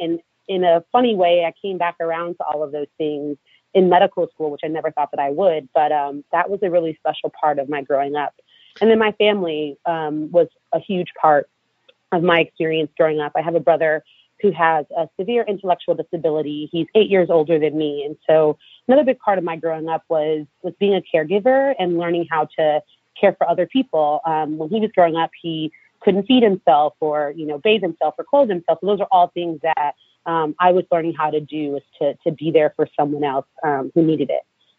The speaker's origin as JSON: {"language": "English", "town": "Kenosha", "region": "Wisconsin", "country": "United States", "tie": "born or raised there", "said": "the house that I grew up in Kenosha, I went to the public schools in our hometown"}